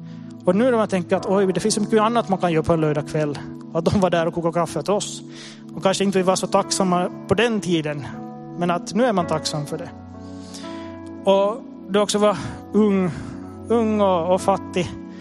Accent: Kristinestad, Ostrobothnia, Finland; jag är född och uppvuxen i Kristinestad och var lite busig i tonåren.

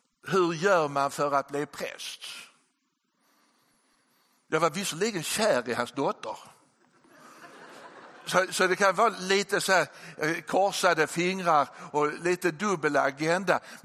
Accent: Malmö, Skåne, Sweden; Ja, om de då kommer från Malmö där jag kommer ifrån

